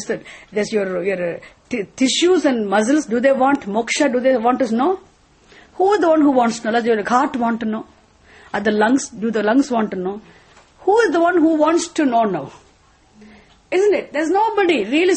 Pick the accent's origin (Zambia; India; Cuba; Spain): India; Coimbatore, Tamil Nadu; come on, I have come from Coimbatore, I am from India.